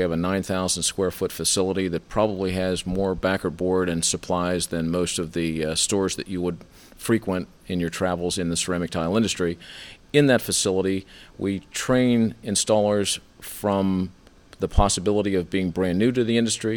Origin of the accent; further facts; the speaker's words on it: Altoona, Pennsylvania, United States; Originally, I am from Altoona, Pennsylvania, and had a retail store as well as a tile installation firm for 26 and one half years.